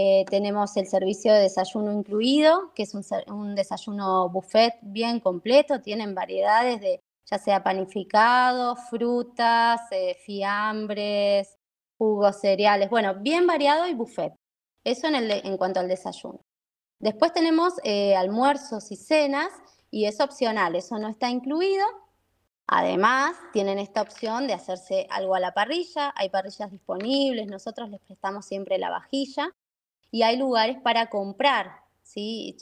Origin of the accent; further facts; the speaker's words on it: Buenos Aires, Argentina; now in San Rafael, Argentina; También de Buenos Aires, sí, también de Buenos Aires. Me vine acá en el 2001